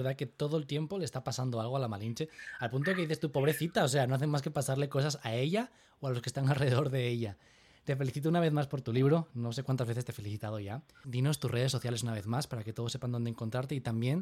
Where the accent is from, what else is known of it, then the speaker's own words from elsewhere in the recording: Spain; now in Monterrey, Mexico; yo soy español, muchos ya lo sabéis